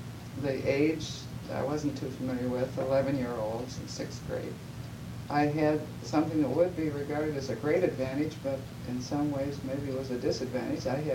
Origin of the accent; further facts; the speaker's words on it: Youngstown, Ohio, United States; I was born in Youngstown. My father was a doctor, general practitioner in town.